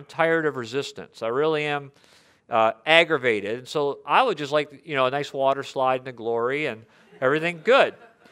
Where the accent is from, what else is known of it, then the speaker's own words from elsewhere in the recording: Michigan, United States; I came from Michigan, and it was a very busy, fast pace, and so I had to downshift a bit.